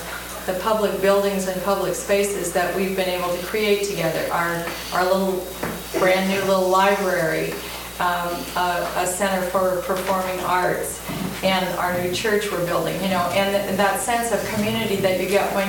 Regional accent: Whidbey Island, Washington, United States; I'm from Whidbey Island, which is a smaller community

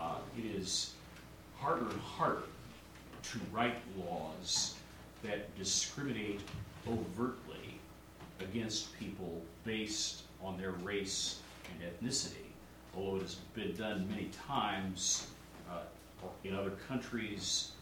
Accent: Eugene, Oregon, United States; I'm from Eugene. I've been an attorney in Oregon and California since 1990

